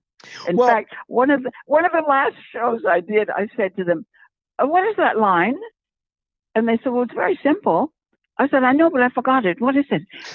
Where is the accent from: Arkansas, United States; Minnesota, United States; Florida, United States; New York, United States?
Minnesota, United States; now in California, United States; Came, you know, we came after World War II, we came from Minnesota to California.